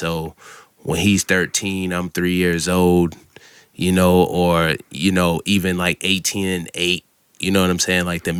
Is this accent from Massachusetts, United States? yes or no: yes; Massachusetts, United States; I'm from Massachusetts. I moved around a lot, until the age 8. So I didn't have a home, like, base.